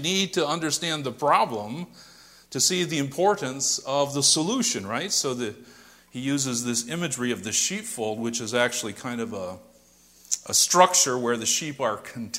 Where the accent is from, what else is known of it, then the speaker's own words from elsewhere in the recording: Fremont, Ohio, United States; I grew up over near, born and raised near Fremont, and my dad decided to get some property out in the country towards Green Springs.